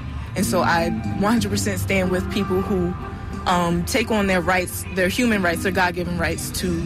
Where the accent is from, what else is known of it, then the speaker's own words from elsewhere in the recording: Philadelphia, Pennsylvania, United States; I'm from South Philly. I live in Overbrook, Philadelphia right now.